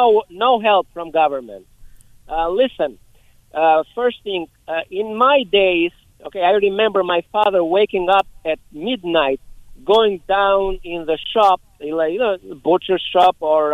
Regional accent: Albania; English is a second language; moved away as an adult; now in Massachusetts, United States; I'm from Albania. I remember, I'm 55 now, 20 years in Massachusetts, legal immigrant.

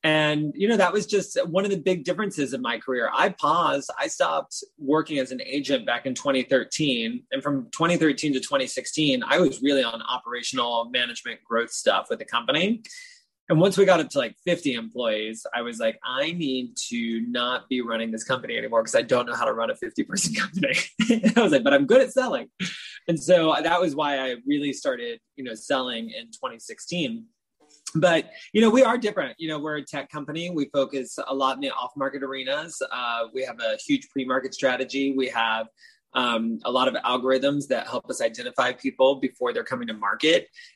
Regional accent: Southern United States, United States; You know, I moved here from the South, lower middle class family.

